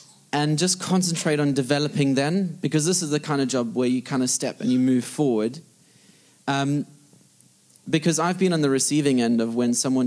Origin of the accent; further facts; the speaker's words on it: South Africa; moved away as an adult; now in United Kingdom; I'm married to … Been married for 5 years. I'm originally from South Africa.